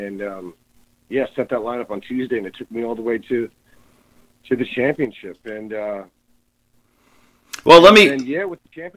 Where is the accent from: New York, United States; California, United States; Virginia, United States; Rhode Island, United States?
New York, United States; And for me, I'm originally from New York, so I'm a big New York Giants fan.